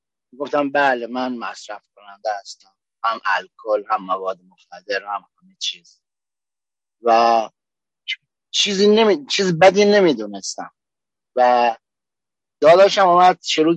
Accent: Kerman, Iran; من از امریکا نیستم، من بچه ایران هستم، ایرانی هستم و اهل شهر کرمان هستم

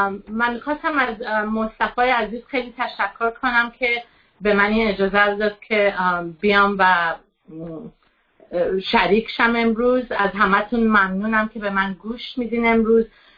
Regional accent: Tehran, Tehran Province, Iran; born there; من تو تهران به دنیا اومدم توی خانواده 7 نفری

